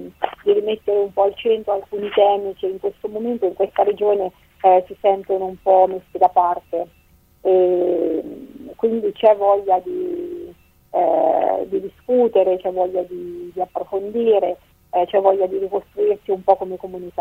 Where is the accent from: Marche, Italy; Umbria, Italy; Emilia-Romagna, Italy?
Umbria, Italy; vengo dal Trasimeno, però mi sento un po' la responsabilità dell'Umbria. Io sono un consigliere regionale dell'Umbria.